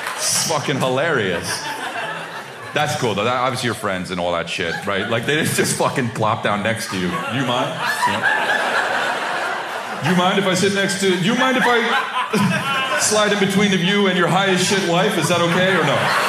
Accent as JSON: {"language": "English", "country": "El Salvador", "said": "I'm ice cold from El Salvador."}